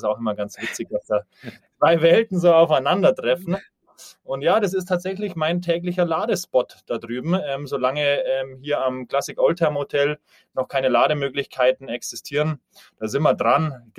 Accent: Bavaria, Germany; Ja, also örtlich herkommen tue ich aus dem Norden von München

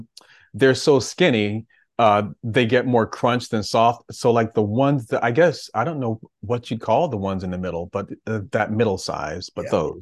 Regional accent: Connecticut, United States; also born or lived in Alabama; now in New York, United States; Well, I was born in Alabama. I grew up in Connecticut. I have now lived in New York for the majority of my life.

